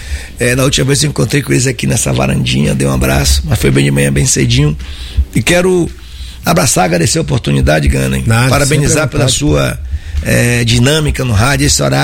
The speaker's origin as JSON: {"language": "Portuguese", "town": "Palmeirinha", "region": "Bahia", "country": "Brazil", "tie": "born or raised there", "said": "Eu saí com 9 anos de Palmeirinha. Eu nunca tinha visto um posto de saúde."}